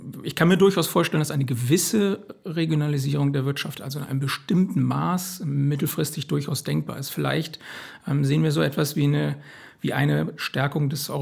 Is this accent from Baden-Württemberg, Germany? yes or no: no; Bremen, Germany; Ich bin ja tatsächlich auch in Bremen aufgewachsen, habe dort viele Jahre meiner Kindheit und Jugend verbracht.